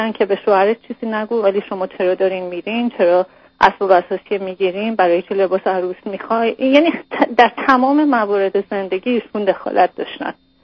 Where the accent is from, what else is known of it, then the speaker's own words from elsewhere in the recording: Iran; moved away; ما از ایران اومدیم اینجا